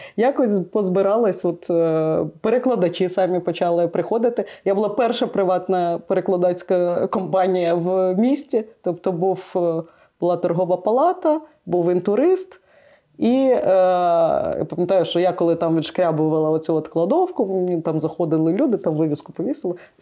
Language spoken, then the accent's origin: Ukrainian; Chișinău, Moldova; now in Lviv, Ukraine; Я взагалі виросла в Кишиньові. І потім, коли ми переїхали до Львова